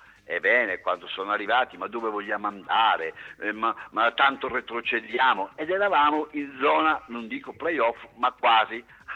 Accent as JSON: {"language": "Italian", "town": "Ancona", "region": "Marche", "country": "Italy", "said": "io sono anconetano"}